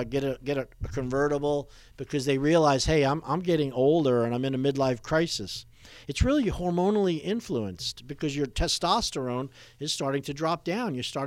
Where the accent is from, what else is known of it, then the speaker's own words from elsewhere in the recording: New York, United States; I'm from New York, great state of New York, and in Long Island, I worked as a chiropractor.